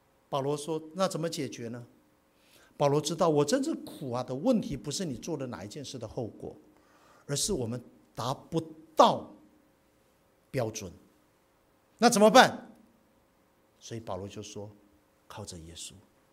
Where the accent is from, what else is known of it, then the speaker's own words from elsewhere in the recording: Taiwan; 所以我把台湾，我是从台湾来的，我把台湾的安危交在